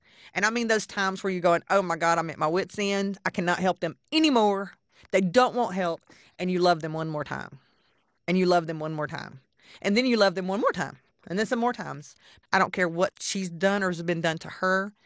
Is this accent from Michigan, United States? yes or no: no; Carrollton, Georgia, United States; also born or lived in Newnan; I was born in Noonan, Georgia, and raised in Carrollton in Atlanta. I was trafficked so much to Birmingham, it became home.